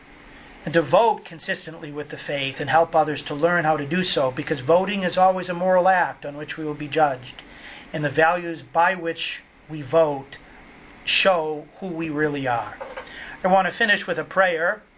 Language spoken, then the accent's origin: English; New England, United States; accent: New England; And if in my New England accent I've gone too fast for you tonight